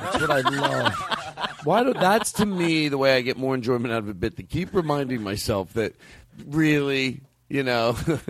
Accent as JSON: {"language": "English", "region": "Alabama", "country": "United States", "said": "I'm from Alabama."}